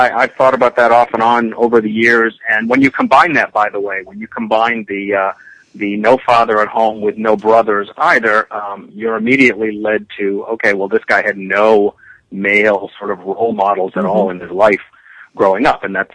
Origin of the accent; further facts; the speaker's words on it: Brunswick, Maine, United States; born there; now in Texas, United States; I am actually, although I live in Texas now, I was born in Maine. I was born in Brunswick, Maine, actually, which is on the coast in the southern part of Maine.